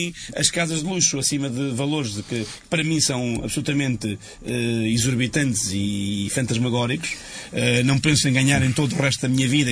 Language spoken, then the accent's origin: Portuguese; Portugal; e nós somos portugueses comuns, felizmente.